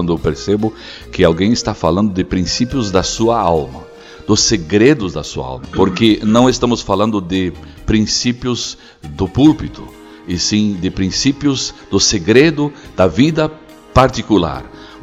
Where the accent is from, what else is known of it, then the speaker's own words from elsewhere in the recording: Brazil; eu disse que eu sou do Brasil, não posso voltar